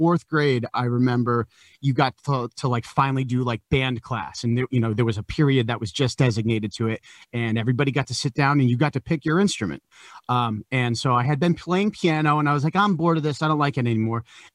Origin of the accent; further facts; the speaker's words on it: Connecticut, United States; moved away as an adult; now in Boston, United States; it would be better to kind of break out from where I grew up in Connecticut